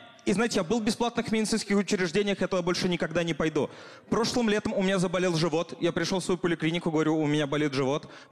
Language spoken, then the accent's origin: Russian; Nizhny Novgorod, Nizhny Novgorod Oblast, Russia; И я из Нижнего Новгорода, и недавно у меня появилась квартира в Нижнем